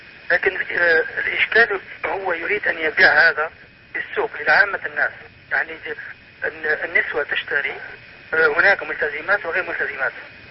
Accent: Algeria; النساء عندنا في الجزائر لا تبالي تخرج به

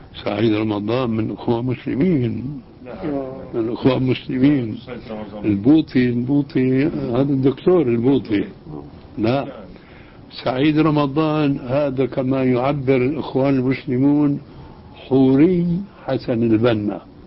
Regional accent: Syria; وكما يقولون عندنا في الشام راحت أيام وجت أيام

